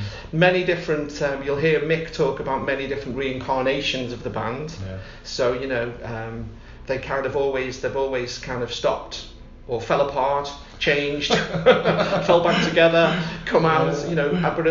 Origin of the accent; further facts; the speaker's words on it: Liverpool, North West England, United Kingdom; I'm from Liverpool, we're all from Liverpool. But, you know, way back in 64, 65, I was born in 1960